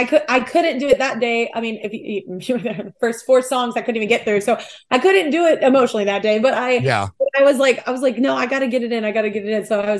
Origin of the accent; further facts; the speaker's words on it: Texas, United States; And I'm from Texas, so I'm used to like driving here